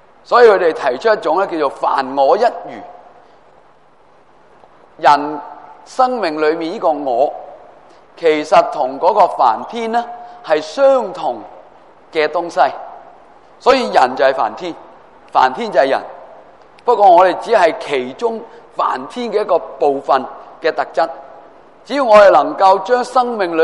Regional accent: China; 而喺我哋中国人都系噶

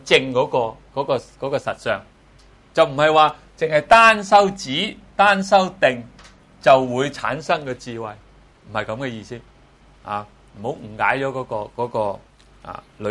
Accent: Guangdong, China; 调就是我们广东人说的调调揈那个调

